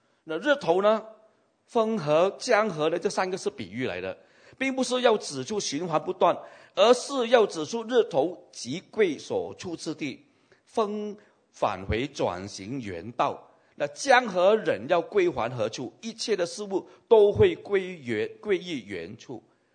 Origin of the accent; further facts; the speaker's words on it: Kampar, Perak, Malaysia; 我的老家还在金宝，没有卖，还在那边，可是没人住了。